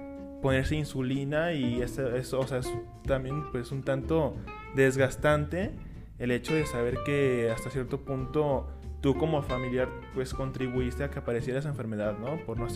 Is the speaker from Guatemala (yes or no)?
no; Mexico; la falta de educación y de conciencia que nosotros como mexicanos tenemos